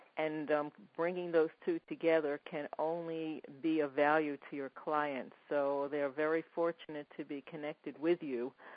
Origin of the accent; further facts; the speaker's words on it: United States; So being that I'm from the United States, that's quite a distance away